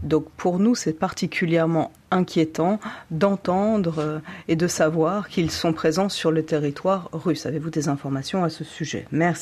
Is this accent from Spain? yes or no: yes; Spain; French is a second language; je viens d'Espagne et vous le savez